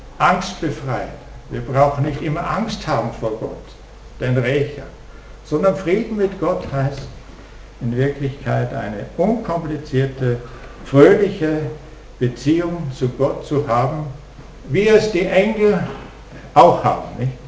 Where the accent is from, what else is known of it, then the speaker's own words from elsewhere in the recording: Austria; Aber zumindest bei uns in Österreich.